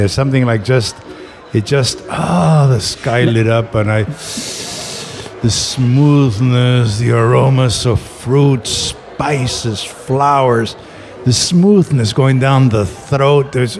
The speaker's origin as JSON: {"language": "English", "country": "Peru", "tie": "born or raised there", "also_born_or_lived": "Bolivia"}